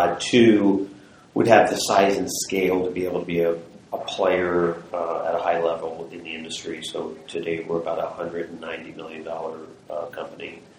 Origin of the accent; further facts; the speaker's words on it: Philadelphia, Pennsylvania, United States; I come from Philadelphia and, my hockey coach was from Minnesota and that's how I got here, but knew no one.